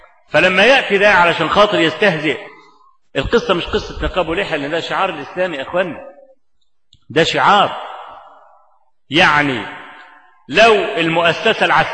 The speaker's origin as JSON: {"language": "Arabic", "country": "Egypt", "said": "وهو موجود عندنا في مصر لحد النهارده"}